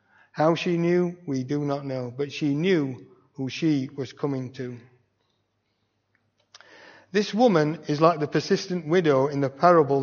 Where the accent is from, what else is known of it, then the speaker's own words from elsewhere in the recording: England, United Kingdom; we're English, aren't we? We're British.